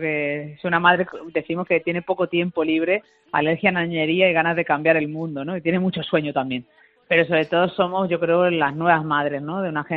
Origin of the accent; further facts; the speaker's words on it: Málaga, Andalusia, Spain; Como malagueña